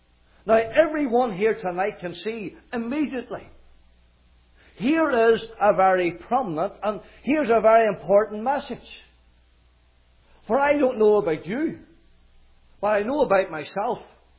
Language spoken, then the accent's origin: English; Northern Ireland, United Kingdom; I remember as a young lad growing up in County Armagh, Northern Ireland, in our village, there was hardly any phone.